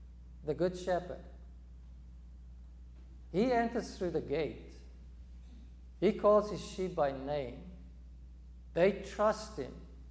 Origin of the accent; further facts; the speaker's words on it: South Africa; growing up in South Africa